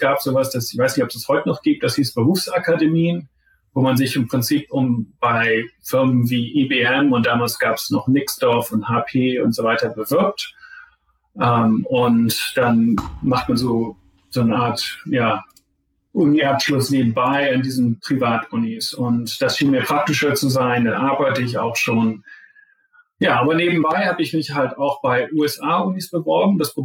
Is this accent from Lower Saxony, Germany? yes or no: yes; Zeven, Lower Saxony, Germany; Ich bin der Sohn von 2 Gymnasiallehrern in Zeven. Das ist so halbwegs zwischen